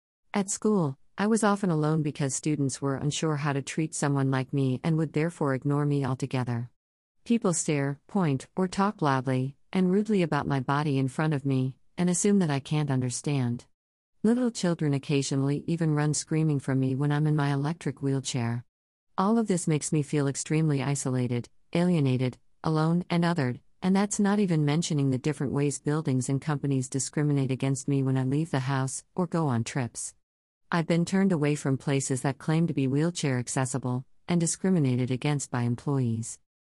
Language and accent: English; United Kingdom; now in Netherlands; I'm British but currently residing in the Netherlands with my parents and sister.